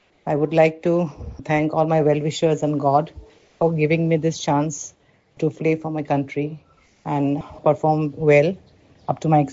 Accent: Assam, India; English is a second language; from Assam.

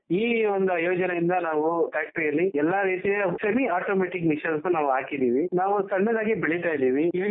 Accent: Bengaluru, Karnataka, India; ಬೆಂಗಳೂರು ನಮ್ಮ ಊರು.

